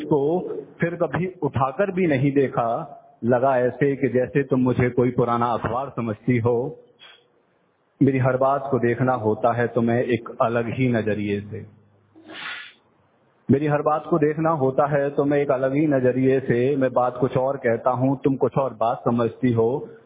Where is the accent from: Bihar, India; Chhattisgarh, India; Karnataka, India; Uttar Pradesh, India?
Karnataka, India; Kolar; मैं कोलार से हूँ